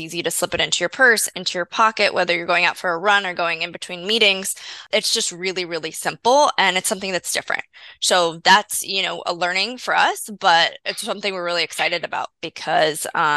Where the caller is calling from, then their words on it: Miami, Florida, United States; And I am calling in from Miami, Florida.